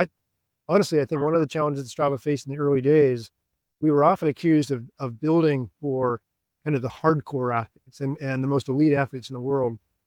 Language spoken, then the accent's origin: English; Reno, Nevada, United States; So I grew up in Reno, Nevada. And if you grew up in Reno, it's a pretty fun place if you enjoy the outdoors